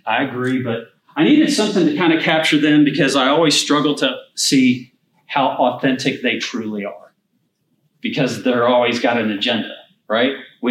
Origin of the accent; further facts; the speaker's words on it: Indiana, United States; So even though I'm from Indiana, we are UK apparently.